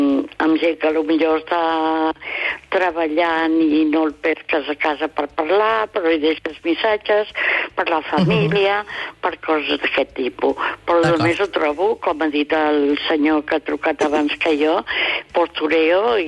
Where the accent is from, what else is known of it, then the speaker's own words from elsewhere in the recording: Barcelona, Catalonia, Spain; de l'Eixample.